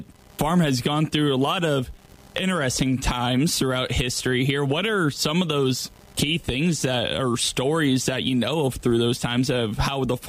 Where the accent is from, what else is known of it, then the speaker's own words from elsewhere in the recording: Illinois, United States; I'm from Illinois. It's not quite as cold down there. Does get pretty chilly, though, with the wind chill, because we have no hills.